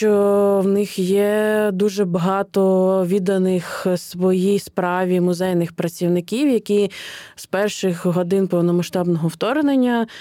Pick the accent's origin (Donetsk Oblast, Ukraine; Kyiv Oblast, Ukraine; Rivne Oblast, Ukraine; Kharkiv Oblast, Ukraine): Kyiv Oblast, Ukraine; Brovary; досліджували історію мого рідного міста Бровари